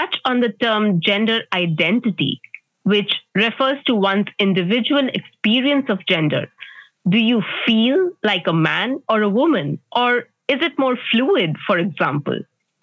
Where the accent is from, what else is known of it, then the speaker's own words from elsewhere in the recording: India; moved away; also born or lived in France; Growing up in India, my everyday reality was the only reality I knew.